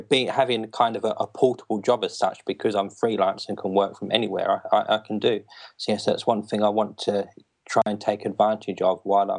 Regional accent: Australia; also born or lived in Kent, United Kingdom; now in New Zealand; I was born in Kent, but I grew up in Australia.

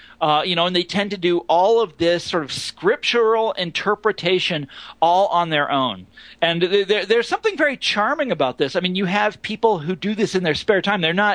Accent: Kansas City, Missouri, United States; I'm from Kansas City. There's always some millennialist cult, you know, making headlines in Kansas City.

